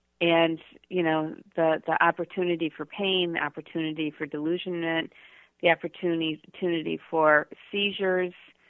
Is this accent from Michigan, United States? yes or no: yes; Michigan, United States; now in Boston, United States; because I'm originally from Michigan